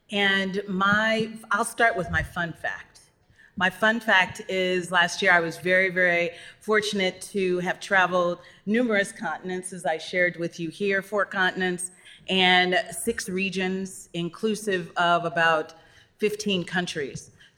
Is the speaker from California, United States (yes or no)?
yes; California, United States; And I'm from Silicon Valley, so I have a completely different spin on D&I, and in particular, diversity and inclusion.